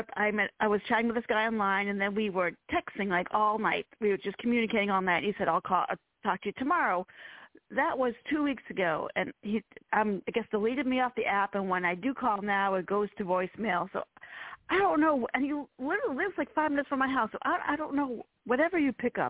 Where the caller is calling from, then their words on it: Virginia, United States; from Virginia.